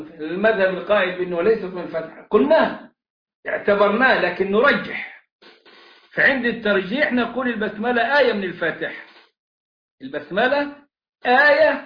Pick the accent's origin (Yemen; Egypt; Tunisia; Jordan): Egypt; عندنا في مصر